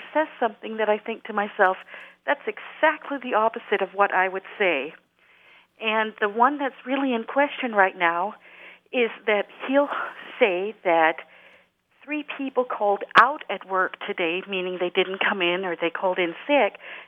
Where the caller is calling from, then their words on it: Hudson, New York, United States; in Hudson, New York.